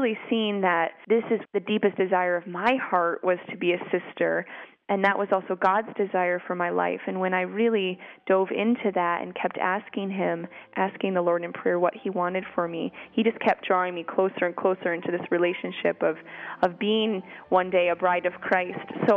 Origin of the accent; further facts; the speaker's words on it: United States; now in United Kingdom; But I do find that being an American here